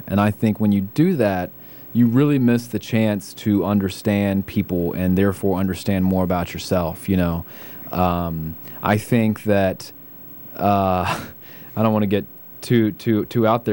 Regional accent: Gastonia, North Carolina, United States; I'm a child of the 80s, and I grew up in Gastonia, and right next door we have PTL and Jimmy Tammy Faye Baker.

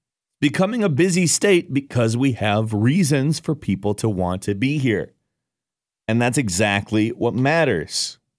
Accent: Watervliet, Michigan, United States; I'm from Watervliet. When the hotel went in there, I thought, there is no way.

